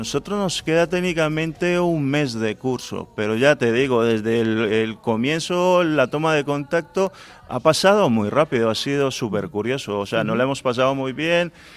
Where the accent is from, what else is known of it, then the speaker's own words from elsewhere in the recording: Colombia; moved away as an adult; also born or lived in Canary Islands; now in Bilbao, Spain; antes he estado una temporada viviendo en Canarias, básicamente me marché de Colombia con la edad de 20 años, han pasado 20 años, ahora tengo 40